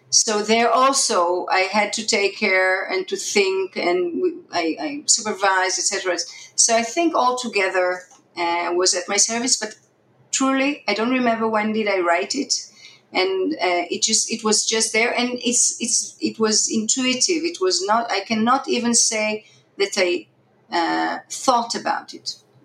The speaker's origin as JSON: {"language": "English", "country": "Israel", "tie": "born or raised there", "said": "I was raised in Israel, so the day comes every now and then."}